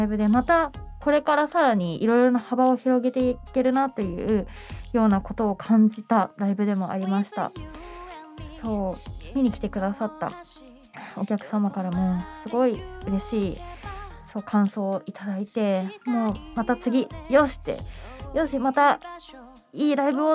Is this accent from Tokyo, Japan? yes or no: no; Saitama, Japan; 自分の地元のさいたま市、まあ、旧浦和市が地元なんですけれども